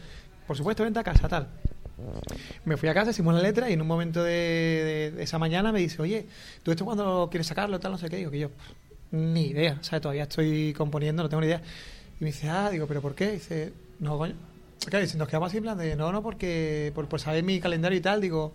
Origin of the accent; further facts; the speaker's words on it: Cádiz, Andalusia, Spain; yo que soy de Cádiz